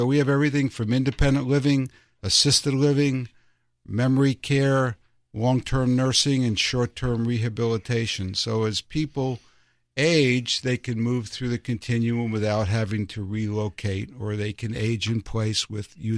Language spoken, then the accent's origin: English; New York, United States; My grandparents, I'm from New York, and my grandparents lived in the South Bronx